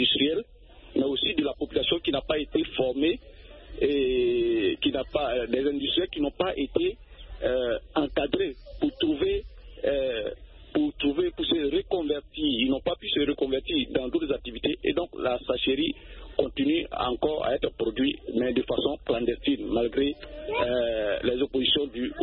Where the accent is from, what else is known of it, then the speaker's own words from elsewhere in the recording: Côte d’Ivoire; Chez nous, en Côte d'Ivoire, le gouvernement a pris un décret depuis 2013 pour interdire la production des sachets.